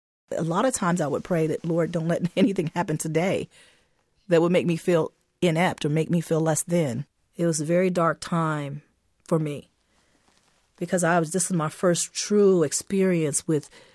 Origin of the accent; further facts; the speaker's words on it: West Virginia, United States; Well, because I'm from West Virginia and I came here after I got out the military, I wasn't familiar with the history.